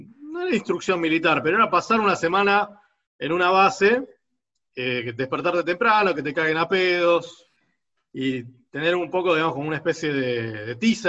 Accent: Argentina; a los que somos de esa generación, nos iba a tocar hacer el servicio militar, como argentinos

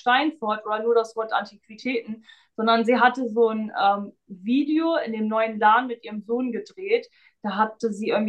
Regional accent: Barcelona, Catalonia, Spain; moved away as an adult; now in Germany; ich komme aus Barcelona, ich habe kein Geld, was soll ich denn da reinstellen?

